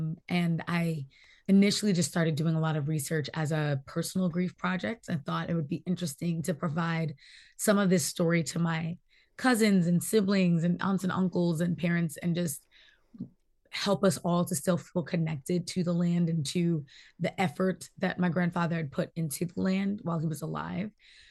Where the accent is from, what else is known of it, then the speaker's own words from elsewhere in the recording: New York, United States; Growing up in New York, and I'm a granddaughter of the Great Migration. I'm one of the ones who takes a lot of pride in being a Black Northerner.